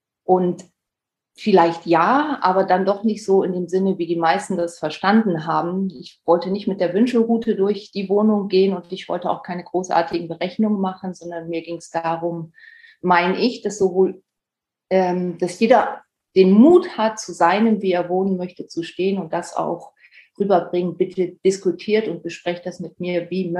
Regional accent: Lower Saxony, Germany; now in Hamburg, Germany; Ich komme aus Niedersachsen, aus der Nähe von Osnabrück.

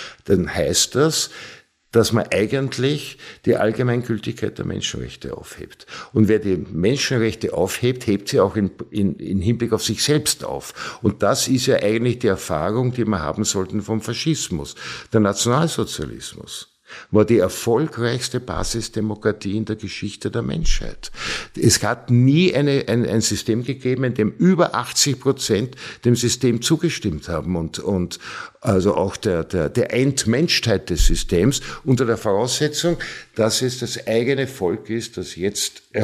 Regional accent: Vienna, Austria; Ich bin Wiener und habe ein Haus in Niederösterreich.

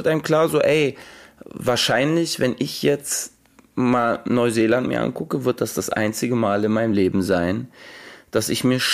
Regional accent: Hamburg, Germany; Als Hamburger, als Hamburg-Flüchtiger

